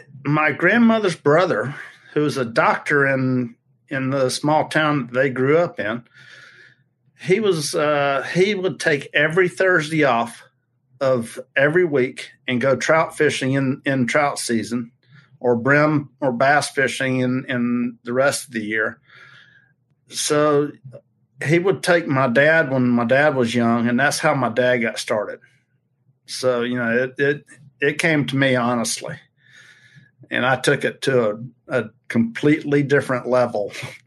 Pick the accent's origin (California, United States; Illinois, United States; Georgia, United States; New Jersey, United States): Georgia, United States; Augusta; we probably fished there once or twice a week when I was growing up in Augusta.